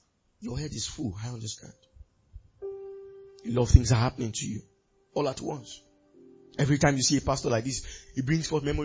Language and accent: English; Ibadan, Oyo, Nigeria; I grew up in Ibadan, sorry.